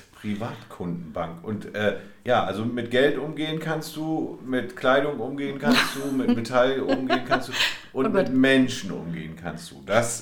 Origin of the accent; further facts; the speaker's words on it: Lower Saxony, Germany; als Ostfriese, sag ich jetzt mal, ja. Wir sind ja dann doch vom Naturell eher etwas ruhiger unterwegs.